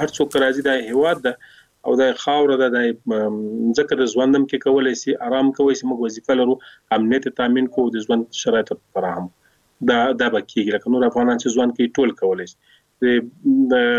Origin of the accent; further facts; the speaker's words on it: Afghanistan; موږ افغانان یو